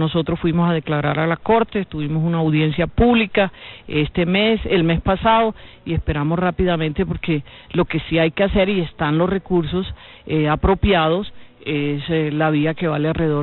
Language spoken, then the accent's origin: Spanish; Magdalena, Colombia; nosotros los que somos de Magdalena siempre la deseamos.